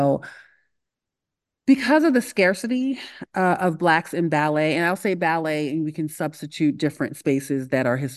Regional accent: Philadelphia, Pennsylvania, United States; I'm the baby of nine. I grew up in Philadelphia.

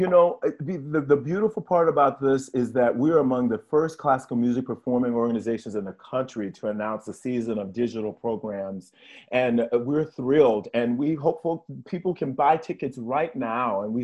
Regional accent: Virginia, United States; Well, I'm a native of the state of Virginia, Southern Virginia.

